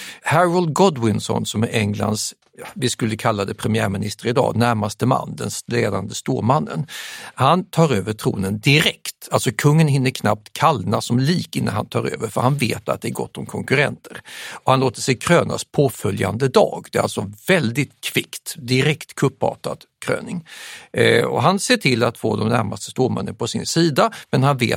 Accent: Sweden

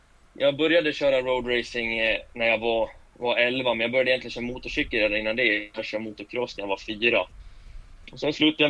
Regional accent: Falun, Dalarna County, Sweden; Jag är 18 år gammal. Jag är född och uppvuxen i Falun.

